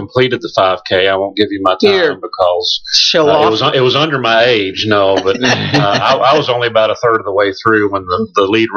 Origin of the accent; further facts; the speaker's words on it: Cynthiana, Kentucky, United States; born there; I was actually born in Harrison County up in Cynthiana